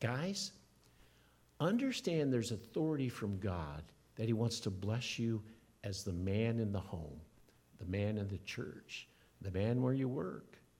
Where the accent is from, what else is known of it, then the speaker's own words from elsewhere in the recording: Iowa, United States; Now, I grew up in Iowa, and as a kid, high schooler, I baled hay and straw.